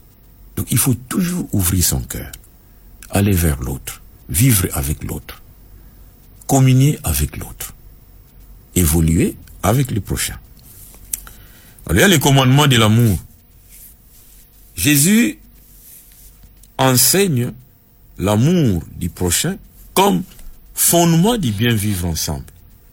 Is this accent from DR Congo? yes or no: yes; DR Congo; Chez nous, en RDC, par exemple, le bien vivre ensemble peut être un moyen, d'abord pour l'unification du pays